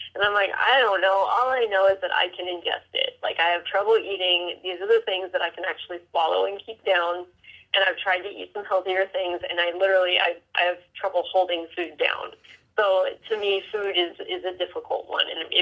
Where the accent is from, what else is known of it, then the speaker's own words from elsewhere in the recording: Midwest, United States; Yes, and I'm from the Midwest, and that was all we ate.